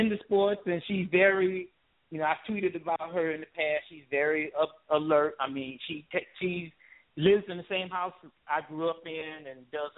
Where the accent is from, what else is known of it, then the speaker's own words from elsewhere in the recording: Chicago, Illinois, United States; I'm a White Sox fan because I grew up on the South Side.